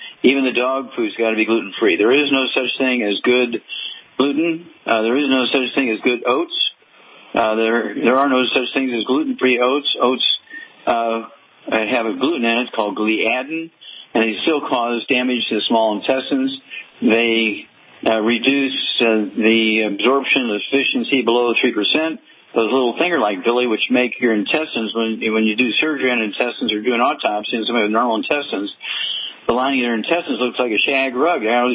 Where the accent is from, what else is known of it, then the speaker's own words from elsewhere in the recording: Missouri, United States; Let's go to the Midwest. Let's go to Missouri, my home state, Missouri.